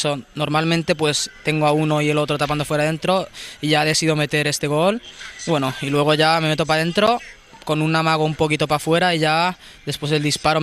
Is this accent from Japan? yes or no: yes; Japan; De pequeño pues en Japón porque hace frío tal, sobre todo en el norte, sí